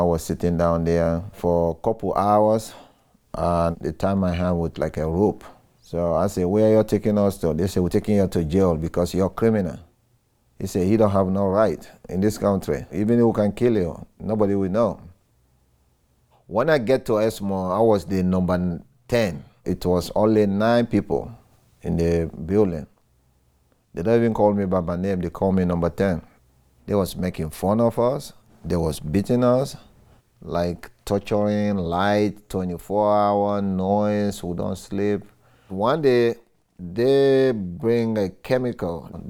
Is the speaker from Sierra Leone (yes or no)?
yes; Sierra Leone; moved away as an adult; now in United States; I'm from Sierra Leone, West Africa, 1994. I came here to seek political asylum. It was a civil war going on in Sierra Leone.